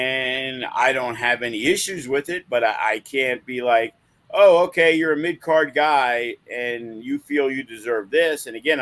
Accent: New York, United States; You know, he's from New York. I'm from New York. He's full Puerto Rican. I'm half Puerto Rican.

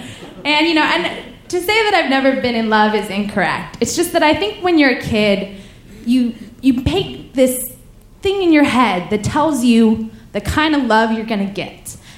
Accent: Paris, Île-de-France, France; English is a second language; the thing is, I'm from Paris, so I cannot tell you where to go

